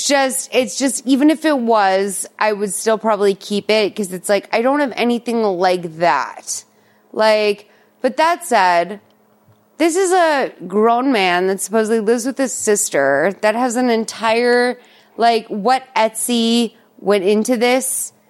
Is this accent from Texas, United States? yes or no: no; Massachusetts, United States; I'm from Massachusetts. I love, like, fucking seasonal gourds.